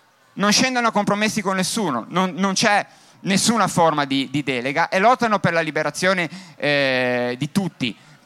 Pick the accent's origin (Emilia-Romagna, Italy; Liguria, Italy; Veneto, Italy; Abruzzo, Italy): Liguria, Italy; Genoa; moved away; io sono originario di Genova, ora non vivo più lì, sono originario di Genova